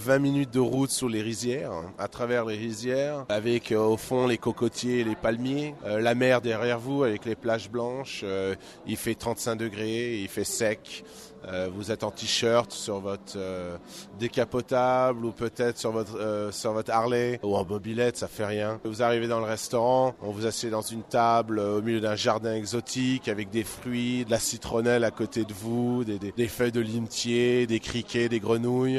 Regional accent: France; now in Bali, Indonesia; Je suis un Français avec 80 employés balinais.

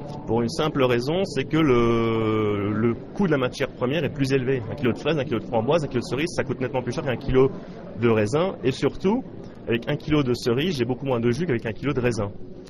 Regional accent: Belgium; C'est quand même, je dirais, un peu une petite part de fierté quand on est belge avec un produit belge

